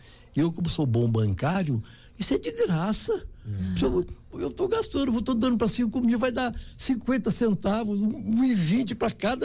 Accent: Guará, Brazil; born there; Eu tenho 84 anos, nasci em Guará

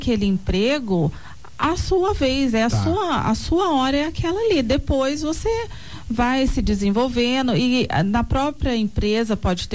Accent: Aparecida, São Paulo, Brazil; porque eu sou de Aparecida, então eu sei a realidade lá, né?

